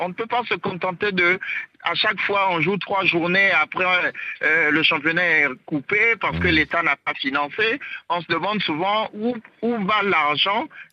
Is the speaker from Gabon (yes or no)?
yes; Gabon; Je suis du Gabon.